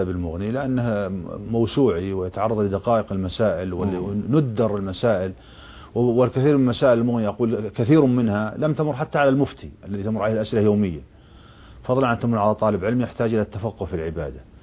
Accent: Saudi Arabia; عندنا في السعودية

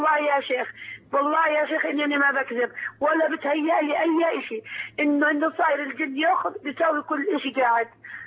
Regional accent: Jordan; من الأردن بحكي معك

